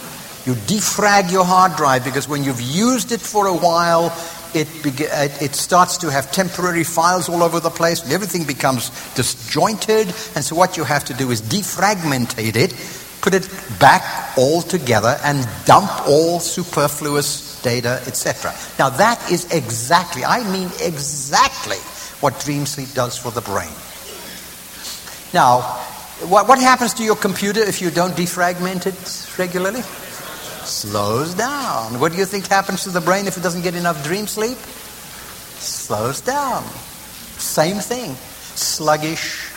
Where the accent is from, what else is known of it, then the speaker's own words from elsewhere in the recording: South Africa; moved away; We first came to the United States in 1971, and it was the first time I'd been out of South Africa.